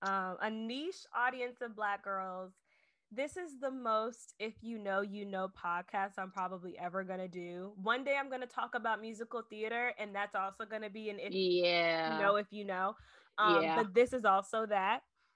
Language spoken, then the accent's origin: English; Richmond, Virginia, United States; So I went to St. Paul's Baptist Church in Henrico, Virginia. I'm not from Henrico. I'm a Richmond girl, but we drove 30 minutes.